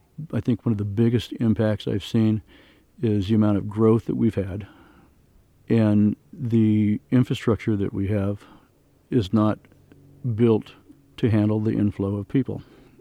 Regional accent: Sonora, California, United States; I'm from Sonora. I've been a resident of Tuolumne County for 45 years.

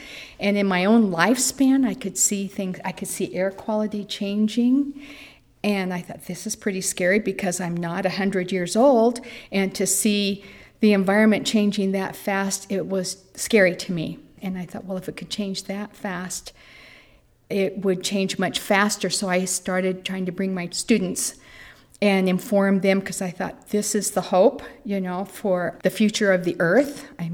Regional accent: Sierraville, California, United States; I'm from Sierraville, California.

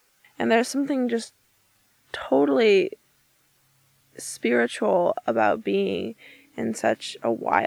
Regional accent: Occidental, California, United States; I'm from Occidental, which is in California, in Sonoma County.

